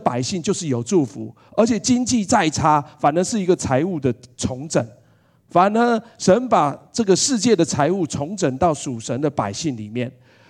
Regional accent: Taiwan; 我从小到大我是在台湾长大

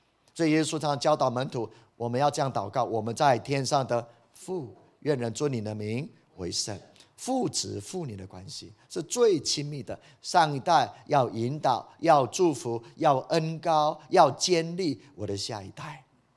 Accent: Taiwan

